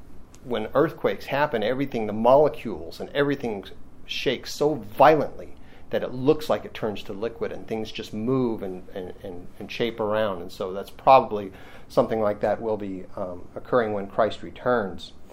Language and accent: English; California, United States; But growing up in California, I had went through several earthquakes, and a couple of them were fairly major.